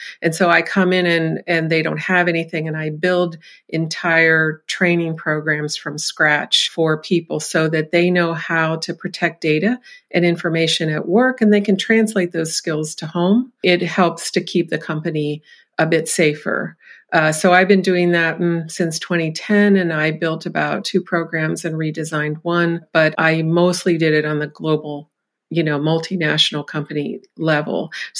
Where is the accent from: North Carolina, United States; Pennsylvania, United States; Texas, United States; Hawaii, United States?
Pennsylvania, United States; Erie; I'm actually born and raised in Erie, but my mother is from the Pittsburgh area, from a small town outside of Pittsburgh, which I actually used in my first novel.